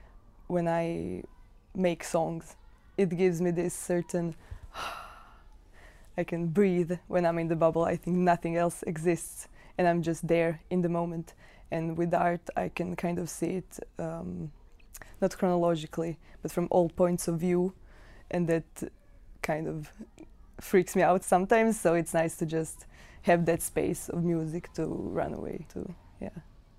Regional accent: Zagreb, City of Zagreb, Croatia; I'm from Zagreb. I'm currently studying at Fine Arts Academy in Zagreb.

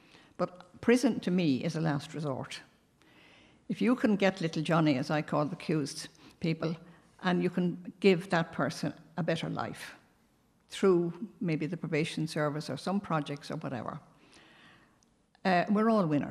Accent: Dublin, Leinster, Ireland; also born or lived in Wexford; Well, I was born in Wexford, but I lived most of my life in Dublin.

